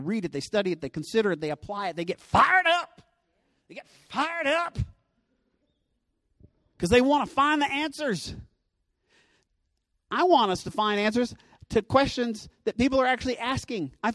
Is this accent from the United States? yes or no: yes; the South, United States; I'm from the South, and we pronounced it differently, okay?